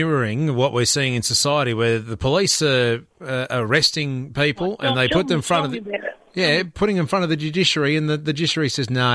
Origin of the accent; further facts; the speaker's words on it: Queensland, Australia; as a Queenslander